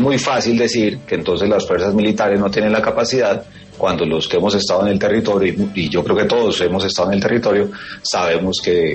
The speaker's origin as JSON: {"language": "Spanish", "country": "Colombia"}